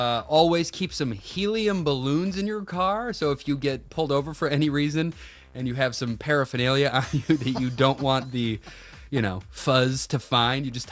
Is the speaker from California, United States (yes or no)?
no; Indiana, United States; We used to have them in our yard growing up in Indiana all the time.